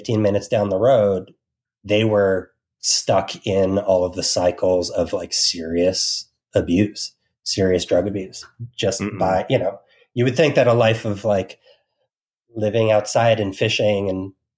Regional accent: New Jersey, United States; then I remember I spent the majority of my life from 88, through college in New Jersey. So really I'm from New Jersey.

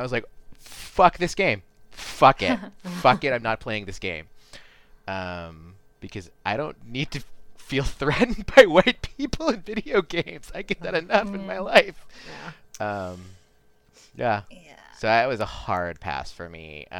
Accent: the South, United States; One, I'm from the South, and I don't really want to play a game where Southerners take you, like, hostage in their weird, creepy swamp house

